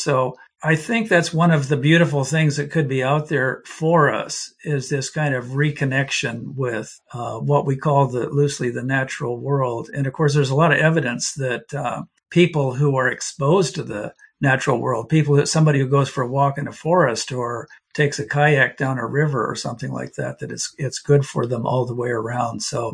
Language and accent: English; Oregon, United States; born or raised there